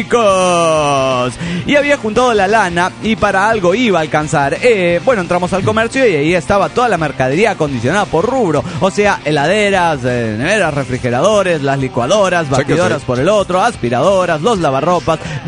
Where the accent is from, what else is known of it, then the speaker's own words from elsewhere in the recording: Bella Unión, Artigas, Uruguay; de Bella Unión, República Oriental del Uruguay.